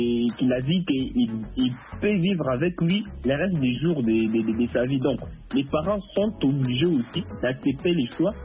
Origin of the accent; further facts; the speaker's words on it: Kasaï, DR Congo; Comme par exemple, moi je suis du Kassai.